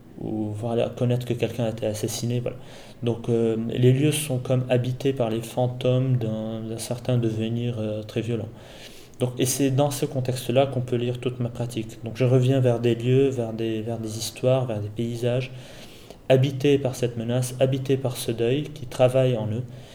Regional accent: Lebanon; puisque je viens, je suis libanais, donc je viens de ce contexte-là.

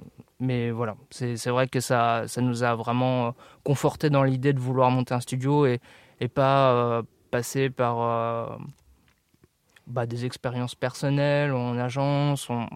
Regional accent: Bourgogne-Franche-Comté, France; Moi je viens de Bourgogne, j'ai suivi le même parcours

